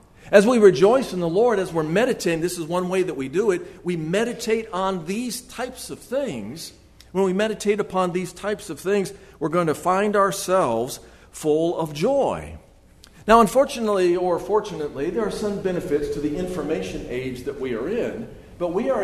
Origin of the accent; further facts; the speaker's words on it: Chicago, Illinois, United States; also born or lived in Hartsville; Now, I grew up in Chicago, so I don't know, have a lot of firsthand information about this, but I did live in Hartsville for a while